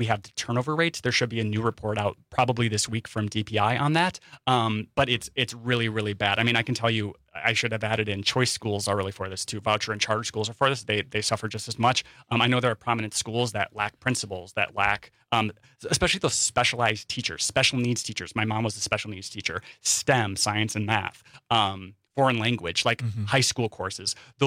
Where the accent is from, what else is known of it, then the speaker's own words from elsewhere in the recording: Wisconsin Rapids, Wisconsin, United States; I'm from Wisconsin Rapids in rural Wisconsin.